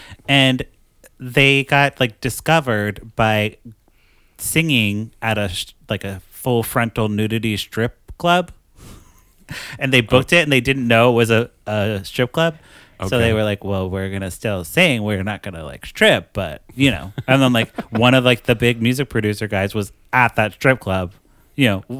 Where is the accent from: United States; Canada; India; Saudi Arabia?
India; accent: Indian; You can understand my Indian accent.